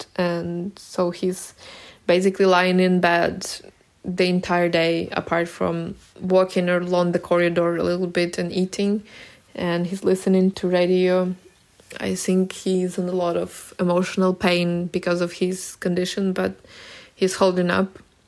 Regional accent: Kyiv, Ukraine; I was born and raised in Kyiv. It is my hometown. Yeah, I'm here in Kyiv in my apartment right now with my parents and my dog.

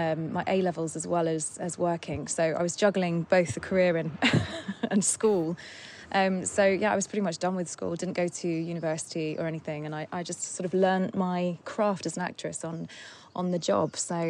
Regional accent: South East England, United Kingdom; I grew up in Surrey, which is where we live now. It's about an hour away from London.

